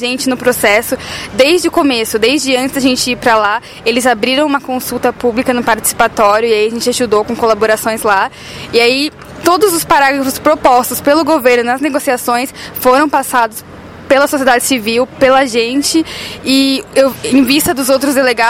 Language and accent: Portuguese; São Paulo, Brazil; Eu sou de São Paulo.